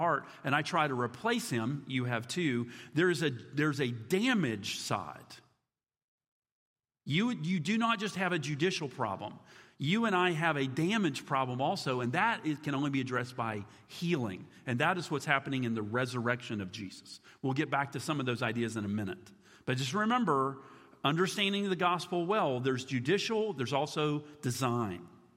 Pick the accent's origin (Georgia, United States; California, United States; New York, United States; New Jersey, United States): Georgia, United States; Atlanta; born there; also born or lived in North Carolina / West Virginia; Now, there in the South, I was born in Atlanta. I lived a little bit in North Carolina. I lived in West Virginia, and I've been back in the South the rest of my life.